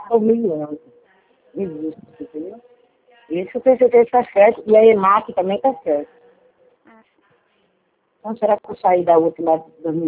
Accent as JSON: {"language": "Portuguese", "town": "Porto Esperidião", "region": "Mato Grosso", "country": "Brazil", "tie": "born there", "said": "Nenhuma das alternativas. É Porto Espiridião, quando eu nasci."}